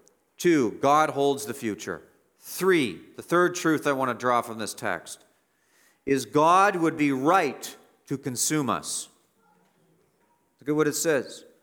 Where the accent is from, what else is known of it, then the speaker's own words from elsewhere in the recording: Canada; How did I personally contribute to this mess as a Canadian?